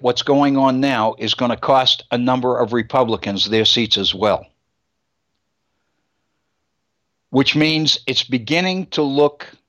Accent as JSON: {"language": "English", "region": "Massachusetts", "country": "United States", "tie": "born or raised there", "said": "And he had been governor of Massachusetts, my home state."}